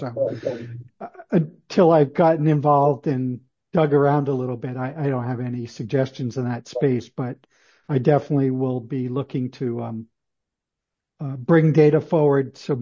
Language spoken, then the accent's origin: English; New England, United States; And so even though I grew up in New England, my dad was stationed at Fort Belvoir for a long time.